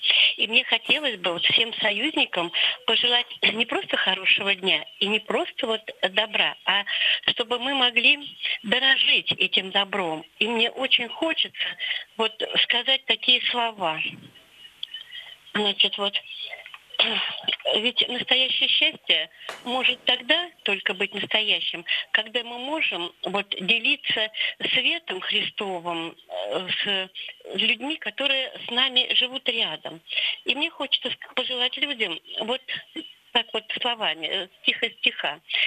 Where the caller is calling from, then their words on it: Moscow Oblast, Russia; я звоню из Московской области.